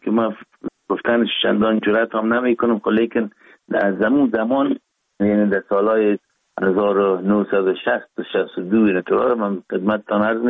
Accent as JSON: {"language": "Persian", "region": "Kabul", "country": "Afghanistan", "tie": "born there", "said": "ما 4 دلو 1316 در نوابات دی افغانان کابل تولد شدیم"}